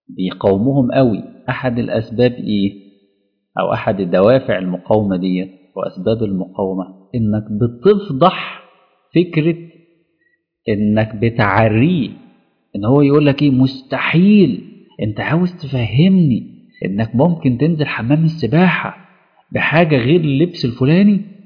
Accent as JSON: {"language": "Arabic", "town": "Alexandria", "region": "Alexandria Governorate", "country": "Egypt", "said": "في أولاد كتير جدا مثلا في مدينتي في الأسكندرية"}